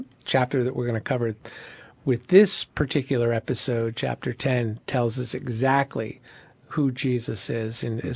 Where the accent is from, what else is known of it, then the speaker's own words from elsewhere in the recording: Philadelphia, Pennsylvania, United States; accent: Northeast Philadelphia; Not only do I no longer have a brogue, Dave, I've never had one. So okay. I just speak Northeast Philadelphia